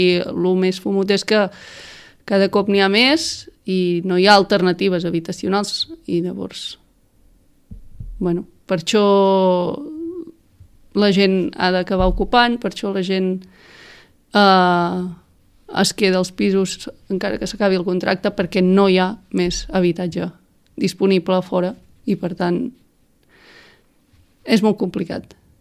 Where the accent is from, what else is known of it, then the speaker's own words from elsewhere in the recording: Fornells, Catalonia, Spain; born there; la casa de quan vaig néixer, diguéssim, és a Fornells, i la casa de la meva mare és a Fornells